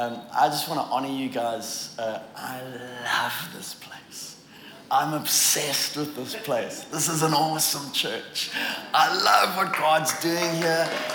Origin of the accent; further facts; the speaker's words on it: Durban, KwaZulu-Natal, South Africa; now in Australia; I grew up in Durban, South Africa.